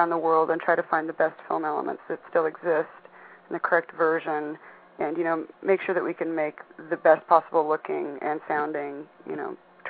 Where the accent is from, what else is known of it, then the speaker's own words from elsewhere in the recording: Boulder, Colorado, United States; I started out in college. I'm from Boulder, Colorado.